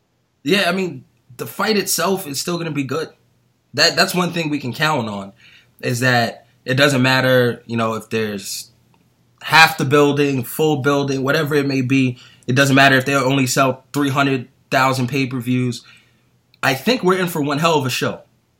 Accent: East Coast, United States; Listen, we grew up on the East Coast. We've been there.

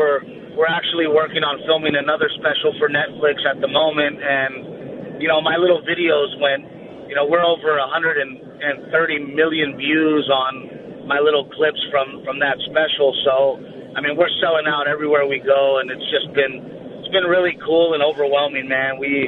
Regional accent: Portland, Texas, United States; now in Los Angeles, United States; Man, I grew up in Gregory, Portland, Texas, which is right outside of Corpus Christi, and then recently the wife and I just got a place in New Braunfels, Texas, so we're spending a lot more time back in my home country of Texas

